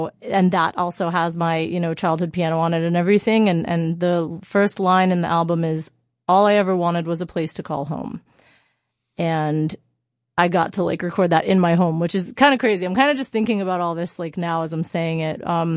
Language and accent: English; Miami, Florida, United States; also born or lived in New York; house, in my like childhood home in Miami, because we had to go there for COVID.